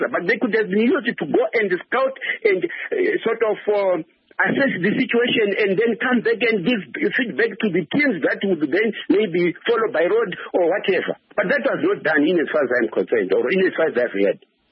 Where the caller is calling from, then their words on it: Gwanda, Matabeleland South, Zimbabwe; Yeah, I'm phoning from Gwanda.